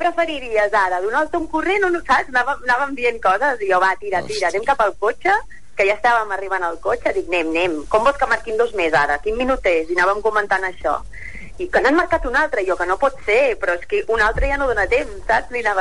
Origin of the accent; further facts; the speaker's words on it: Vilafranca, Catalonia, Spain; Som de Vilafranca, nosaltres.